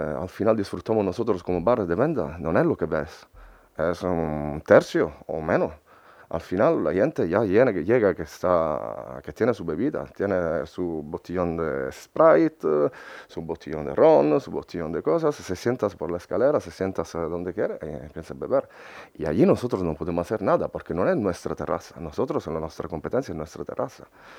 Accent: Italy; Spanish is a second language; Yo creo que en Italia, por ejemplo, ¿sabes?, soy italiano

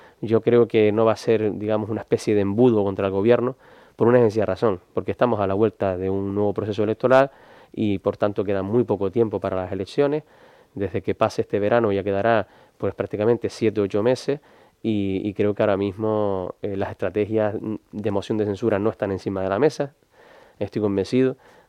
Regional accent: Morro Jable, Canary Islands, Spain; cuando voy a mi pueblo, cuando voy a Morrojable

